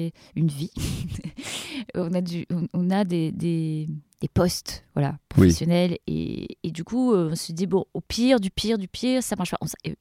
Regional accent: Brittany, France; Je viens de Bretagne.

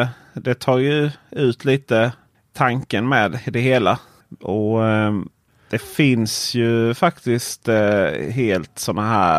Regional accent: Blekinge, Sweden; mitt ute i skogen i Blekinge där jag kommer från

